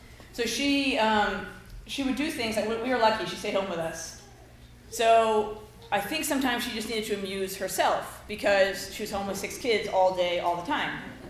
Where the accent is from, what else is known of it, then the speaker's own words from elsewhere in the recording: Chicago, Illinois, United States; So I am from the south side of Chicago. I am Chicago Irish Catholic, which is basically synonymous for a big family.